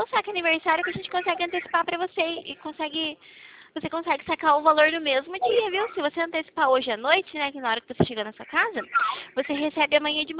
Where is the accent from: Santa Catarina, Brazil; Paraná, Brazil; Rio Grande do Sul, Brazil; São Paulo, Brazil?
São Paulo, Brazil; accent: interior São Paulo; Eu sou do interior aqui de São Paulo. Eu falo, você viu que eu falo mais puxado, né? O R, porta, porteira, eu falo diferente.